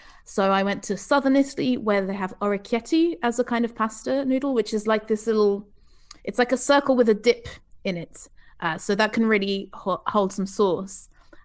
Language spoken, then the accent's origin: English; England, United Kingdom; also born or lived in Portugal; now in Brussels, Belgium; I live in Brussels, which is the capital of Belgium. But I'm originally from Portugal, and I grew up in England, which is why I sound British.